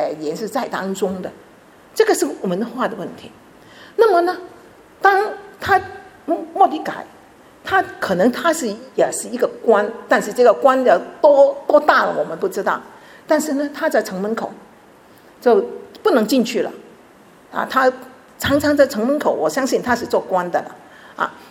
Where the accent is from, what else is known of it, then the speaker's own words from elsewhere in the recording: China; 特别是我们中国人呢，你现在呢穿黑衣服是时髦，是流行啊